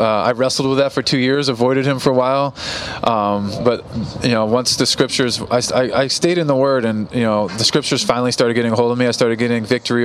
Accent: Falmouth, Massachusetts, United States; I got offered a temporary contract to play for my hometown, Falmouth, and I decided not

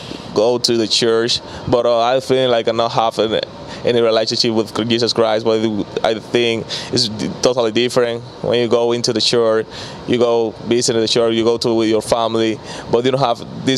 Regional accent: La Romana, Dominican Republic; English is a second language; I was fun to grow up in La Romana. I'm grateful to born here because I got a love memory, a good memories when I grow up in my hometown.

